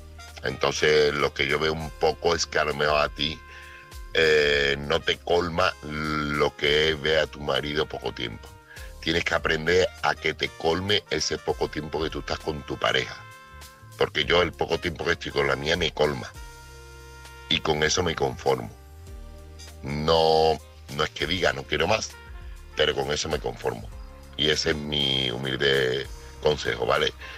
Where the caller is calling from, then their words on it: Seville, Andalusia, Spain; corresponsal de Sevilla.